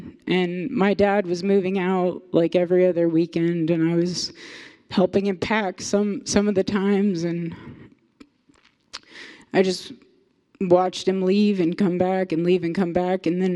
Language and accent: English; Wichita, Kansas, United States; for those of you that don't know already. I was born and raised in Wichita, born in 1992, so I'm 33 now.